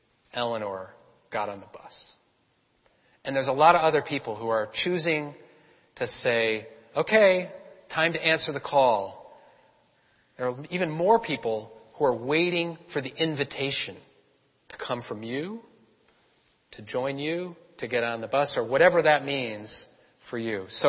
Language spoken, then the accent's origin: English; Boston, Massachusetts, United States; And I said, "Well, I'm from Boston. Taunton, you know, I got people in Taunton."